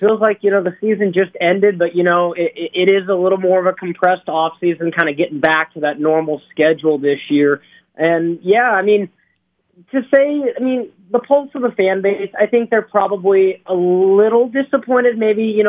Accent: Portland, Oregon, United States; born there; So, I was born here in Portland, Oregon, graduated from Sherwood High School, did my undergrad at Oregon State

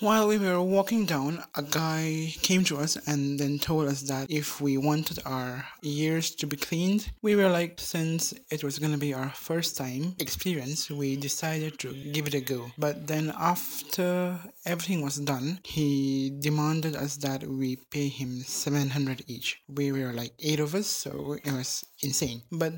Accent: Mauritius; also born or lived in Wales; I'm from Wales, UK, but I grew up in Mauritius.

